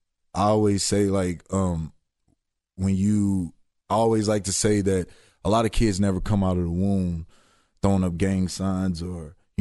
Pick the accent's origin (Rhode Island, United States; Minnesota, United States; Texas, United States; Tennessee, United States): Texas, United States; Houston; I was born and raised in Houston, Texas.